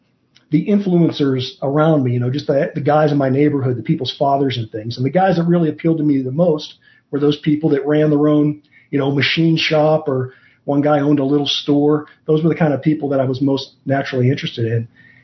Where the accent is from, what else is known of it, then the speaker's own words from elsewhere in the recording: Pennsylvania, United States; I grew up in Western Pennsylvania. My grandparents were coal miners and railroaders. So that's kind of the background I grew up in.